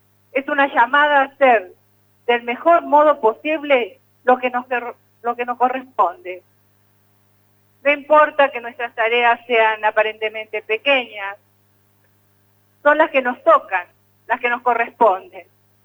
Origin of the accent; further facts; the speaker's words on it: Argentina; patriotismo por habernos quedado en la Argentina cuando muchos se iban